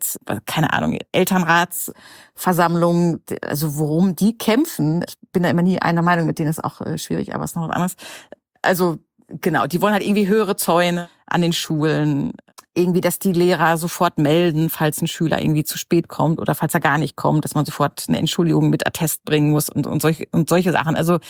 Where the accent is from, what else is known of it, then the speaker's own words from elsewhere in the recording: Germany; Das kennen wir als Deutsche ja zum Glück, zumindest die Nachdeutschen sozusagen, zum Glück nicht.